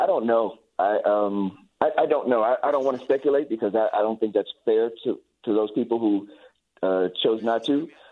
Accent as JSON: {"language": "English", "town": "Chicago", "region": "Illinois", "country": "United States", "tie": "born or raised there", "said": "I grew up in Chicago. And I went to schools on the south side of Chicago, predominantly black."}